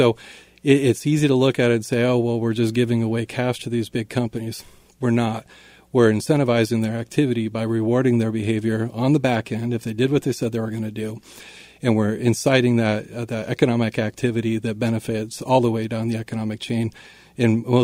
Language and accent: English; Spirit Lake, Iowa, United States; I grew up in Spirit Lake